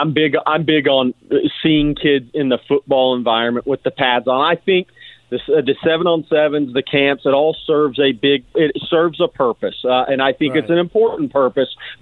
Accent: Texas, United States; And you know, look, I'm from Texas.

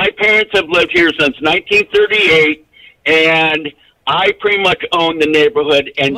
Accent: Buffalo, New York, United States; I'm from Buffalo, okay?

